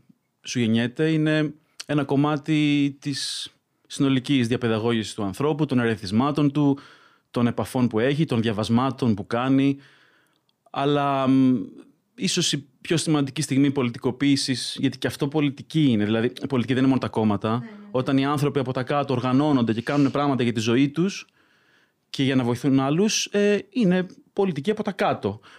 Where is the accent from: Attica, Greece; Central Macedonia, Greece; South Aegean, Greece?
Attica, Greece; Athens; Είμαι από την Αθήνα